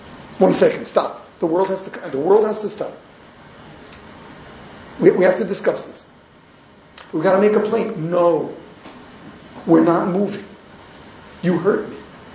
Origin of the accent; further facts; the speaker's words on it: Brooklyn, New York, United States; And I grew up in Brooklyn.